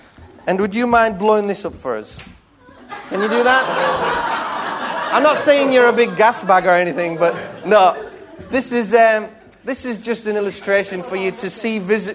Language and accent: English; Philippines; I'm a second-generation missionary. I grew up out there in the Philippines, so I could speak a few of the dialects out there.